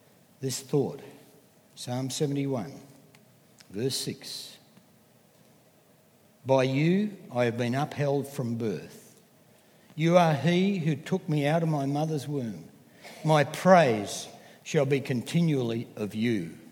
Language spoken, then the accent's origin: English; London, United Kingdom; born there; I was born in London, 1942. So if you're any good at maths, you know how old I am.